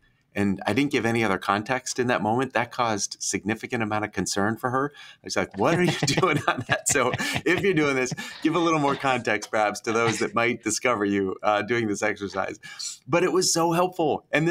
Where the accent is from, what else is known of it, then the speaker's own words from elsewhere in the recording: New England, United States; And so I grew up in New England, and every summer we would go